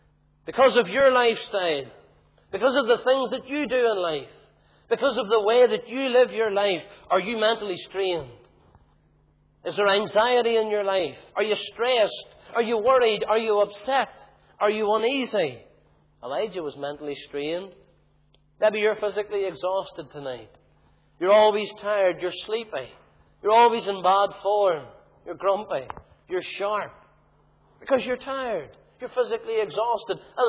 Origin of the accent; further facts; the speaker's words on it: Tandragee, Northern Ireland, United Kingdom; accent: Tandragee; how the Ballymoney folk have tarnished my accent. And that's terrible, because I like to keep my Tandragee accent.